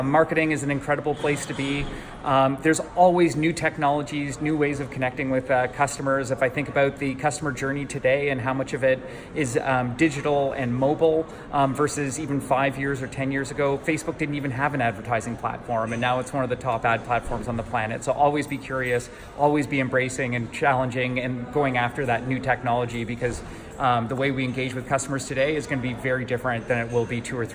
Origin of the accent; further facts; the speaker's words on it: Ontario, Canada; now in California, United States; I'm originally Canadian, so I grew up in Northern Ontario, north of Toronto. So it got pretty cold up there, minus 30 Celsius for those of you that are keeping track. I don't plan on going back. I now live in California